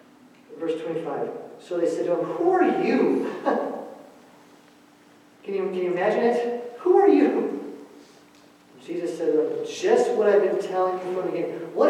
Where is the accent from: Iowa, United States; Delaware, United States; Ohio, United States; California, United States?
California, United States; Escondido; For most of my life, I grew up in Escondido, California. Escondido is about a half an hour north of San Diego.